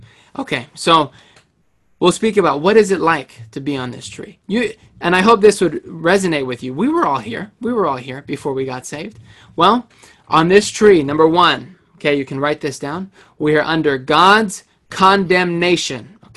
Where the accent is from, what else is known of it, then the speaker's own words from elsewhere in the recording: Cambridge, Massachusetts, United States; Hi, everyone. … I'm from Cambridge, Massachusetts.